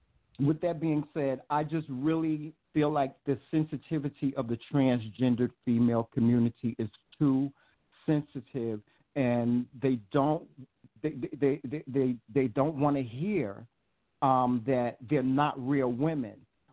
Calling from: Rome, New York, United States; I'm calling you from Rome, New York.

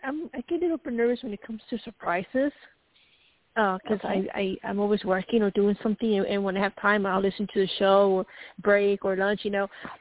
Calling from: Colorado, United States; from CO, state

